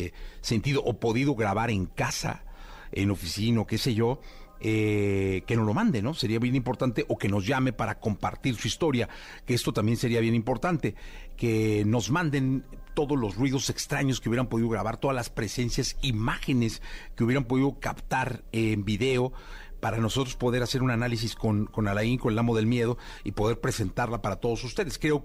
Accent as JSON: {"language": "Spanish", "town": "Guadalajara", "region": "Jalisco", "country": "Mexico", "tie": "born there", "said": "yo nací en la Ferrocarril, en Guadalajara."}